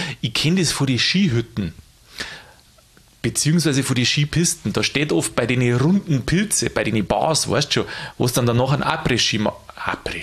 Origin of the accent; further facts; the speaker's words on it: Bavaria, Germany; ich bin ja doch in Niederbayern aufgewachsen und da hast du nur ein bisschen mehr Sprache auch.